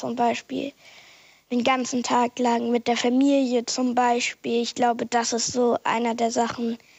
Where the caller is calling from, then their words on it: Bremen, Germany; Ich komme aus Ottersbergen in Bremen.